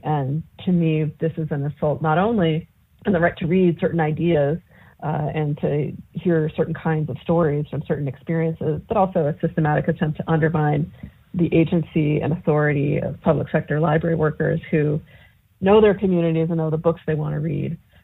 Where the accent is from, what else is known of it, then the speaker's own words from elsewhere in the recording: Idaho, United States; When I think about a young person growing up in Idaho like I did